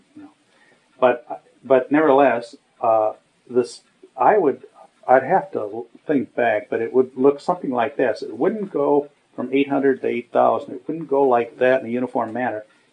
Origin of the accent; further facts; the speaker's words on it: Ohio, United States; and of course I was from Ohio, you know, the Midwest, different background.